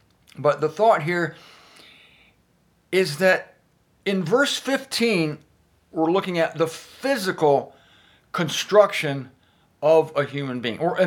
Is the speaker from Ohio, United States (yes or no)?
yes; Canton, Ohio, United States; We're on the intersection of Everhard and Whipple Road here in Canton, Ohio, my hometown.